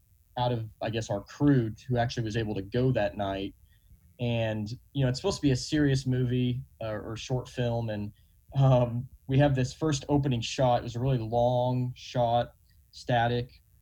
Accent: Mattoon, Illinois, United States; So I'm from Mattoon, grew up there, and so obviously, you know, just being 45 minutes south, you know, I, all throughout my childhood, you know, my family and I would make trips to Champaign

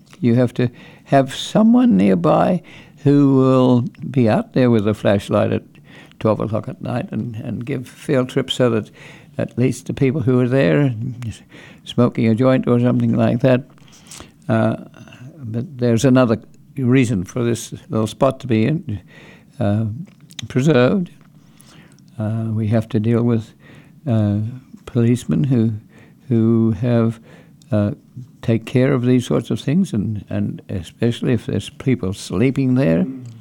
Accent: Australia; I came from Australia and I could not find the ecosystem

